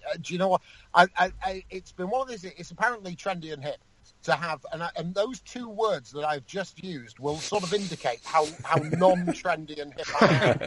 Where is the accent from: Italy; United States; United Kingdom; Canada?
United Kingdom; Bolton, North West England; I'm from Bolton originally.